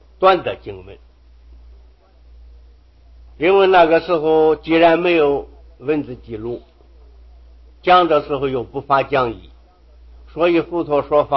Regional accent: China; 我们中国人对于这个经这个词非常的尊重，孔子的书我们称为经啊

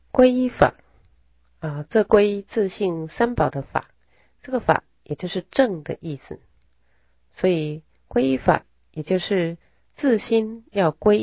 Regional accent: China; 我们中国人最迷的也就是相命看风水

